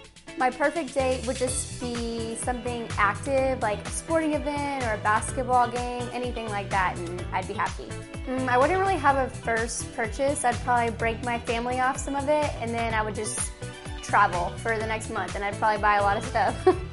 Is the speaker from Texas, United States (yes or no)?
yes; The Woodlands, Texas, United States; I'm from the Woodlands, Texas, and this is my rookie season.